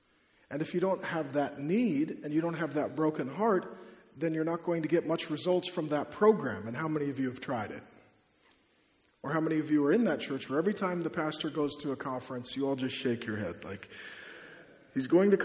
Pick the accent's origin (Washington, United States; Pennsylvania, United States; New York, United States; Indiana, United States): Washington, United States; Seattle; I grew up in Seattle as a non-Christian. I grew up in a rough part of town.